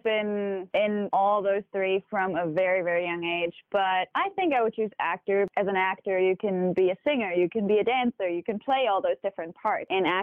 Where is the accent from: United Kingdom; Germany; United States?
Germany; also born or lived in Prague; So I was born in Germany and I lived there most of my life.